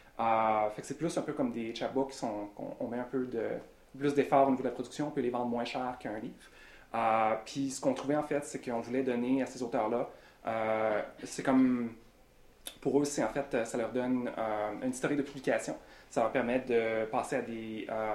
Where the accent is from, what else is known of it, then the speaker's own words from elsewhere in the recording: Jonquière, Quebec, Canada; born there; je suis né à Jonquière, Québec. Donc je suis francophone d'origine, mais j'ai fait un peu le passage vers l'anglais avec ma carrière.